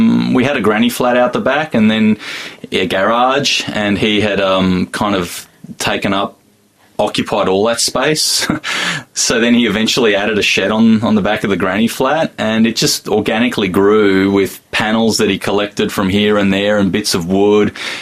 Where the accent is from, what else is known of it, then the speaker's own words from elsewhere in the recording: Canberra, Australian Capital Territory, Australia; I grew up in Canberra, and my parents had Greek friends